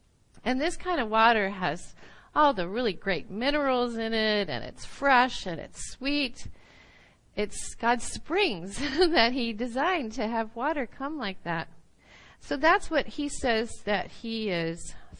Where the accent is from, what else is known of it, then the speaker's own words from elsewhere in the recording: Midwest, United States; you know, I grew up in the Midwest, and I loved oak trees.